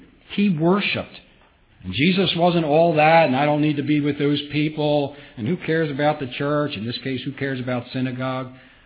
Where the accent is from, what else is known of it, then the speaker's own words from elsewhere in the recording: Philadelphia, Pennsylvania, United States; You know, I grew up in Philadelphia, and that's where I was brought up.